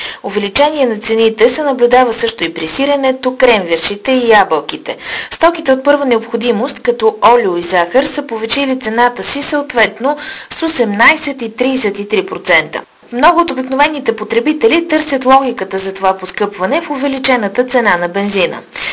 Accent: Gabrovo, Gabrovo Province, Bulgaria; Нали сме габровци и пестеливостта е в кръвта ни.

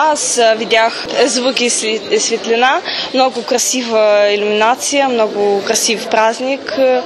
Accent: Chișinău, Moldova; Аз съм ученичка от Молдова, от град Кишинев, български теоретичен лицей Васил Левски.

